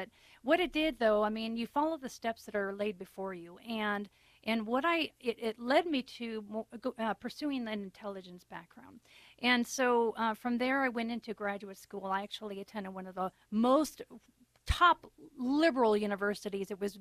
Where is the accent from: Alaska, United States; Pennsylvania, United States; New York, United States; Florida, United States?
Alaska, United States; I grew up in the middle of nowhere. I am from Alaska. I grew up very, very rural.